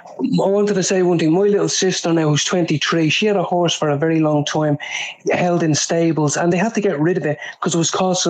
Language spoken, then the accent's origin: English; Clare Hall, Leinster, Ireland; I grew up in Clare Hall, very close to Belcamp